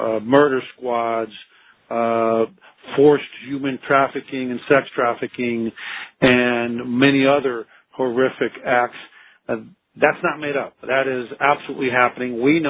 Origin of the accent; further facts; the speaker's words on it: United States; And quite frankly, as an American, it is to me, this evokes more images to me of 1984